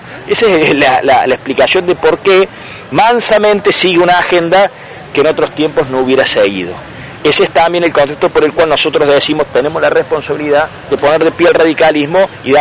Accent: San Francisco, Córdoba, Argentina; hablo por la ciudad de San Francisco, de donde vengo

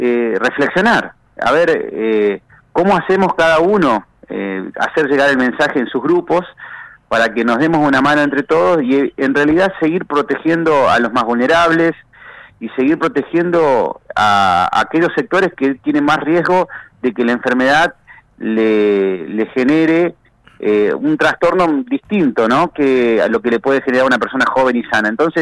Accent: Freire, Araucanía, Chile; la vida de la localidad de Freire, hablo por mi pueblo, es totalmente normal.

